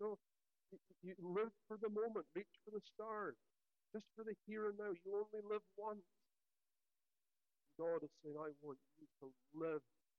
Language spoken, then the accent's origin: English; Scotland, United Kingdom; I come from Scotland, but in Scotland, it's a bit further north, so summer night is beautiful.